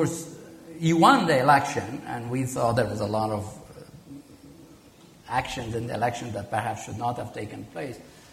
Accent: United States; I'm saying it as an American who worries about our security.

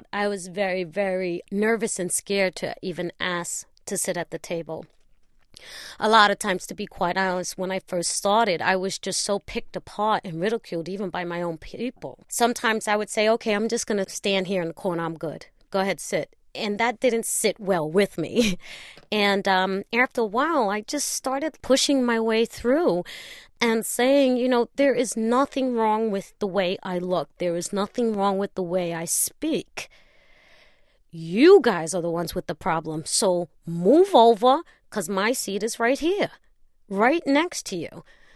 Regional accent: Bushwick, New York, United States; I don't regret growing up in Bushwick at all.

